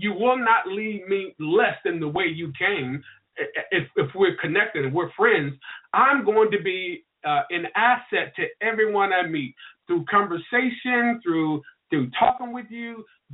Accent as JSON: {"language": "English", "town": "Albany", "region": "Georgia", "country": "United States", "said": "I will not be limited from the fact that I'm from Albany, Georgia, and I might speak with a slang and I might not cross every T and dot every I."}